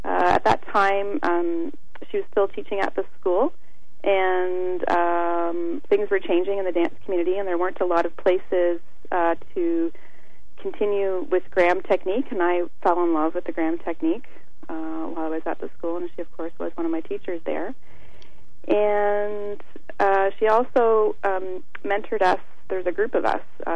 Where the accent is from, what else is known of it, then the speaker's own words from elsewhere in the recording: St. Catharines, Ontario, Canada; also born or lived in Waterloo / Toronto; having, you know, been raised in St. Catharines, you know, I went, you know, I lived in Waterloo, of course, and in Toronto while I was at the school